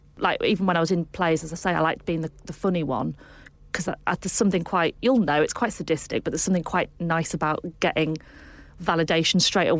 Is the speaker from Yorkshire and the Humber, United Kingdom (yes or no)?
yes; York, Yorkshire and the Humber, United Kingdom; Because growing up in York, like Peter Kay is like a sort of pinnacle 10 out of 10.